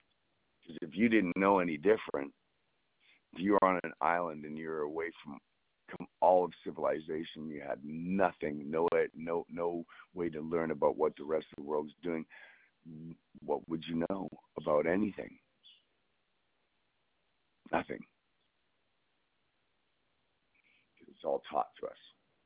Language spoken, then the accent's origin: English; Canada; now in United States; I'm actually born and raised in Canada, and where I came from, there just was no hatred or bigotism.